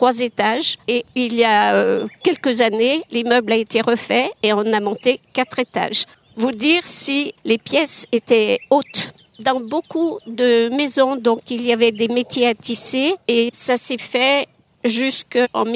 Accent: Pierre-Bénite, Auvergne-Rhône-Alpes, France; Je suis venue de Pierre-Bénite. J'ai fait un grand pas. Pierre-Bénite Orléna, et de ça, il y a 51 ans.

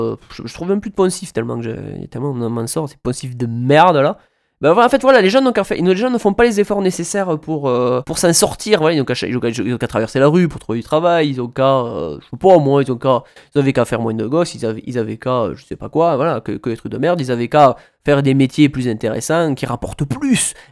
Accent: France; Alors que ça n'a rien à voir chez nous en France.

